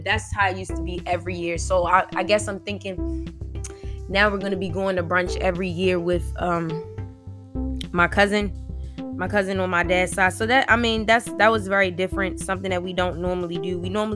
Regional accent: Baltimore, Maryland, United States; Guys, if you don't know, I'm from Baltimore, Maryland. This is where I live.

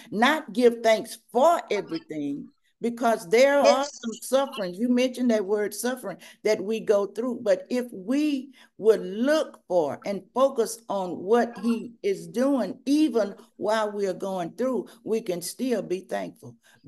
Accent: Logansport, Louisiana, United States; born there; I was born in Logansport, Louisiana.

